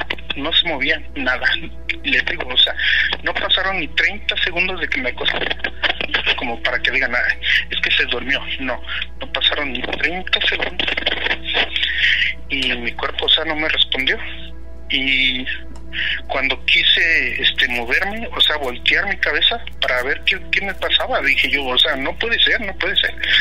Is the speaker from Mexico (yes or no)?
yes; Toluca, State of Mexico, Mexico; now in Denver, United States; De Toluca.